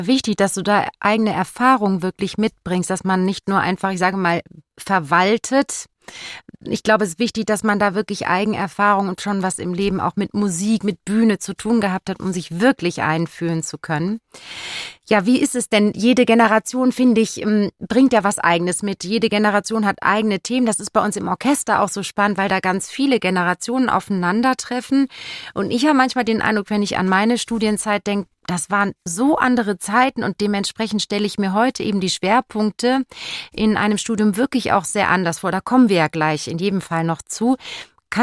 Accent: Duisburg, North Rhine-Westphalia, Germany; Wir sind Nachbarinnen. Ich komme aus Duisburg.

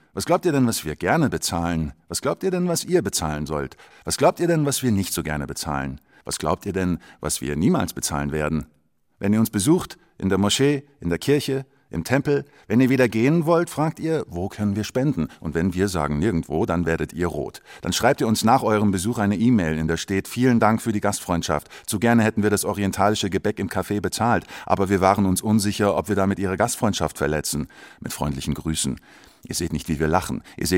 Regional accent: Munich, Bavaria, Germany; born there; Warum sind wir dann in München geboren?

